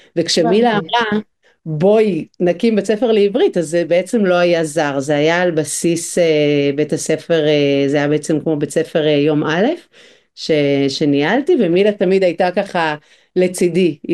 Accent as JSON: {"language": "Hebrew", "region": "Northern District", "country": "Israel", "tie": "born or raised there", "lives_now": "Barcelona, Spain", "said": "אני בת קיבוץ, אני מקיבוץ רמת הכובש, ואומרים שאפשר להוציא את … מהקיבוץ, אבל אי אפשר להוציא את הקיבוץ"}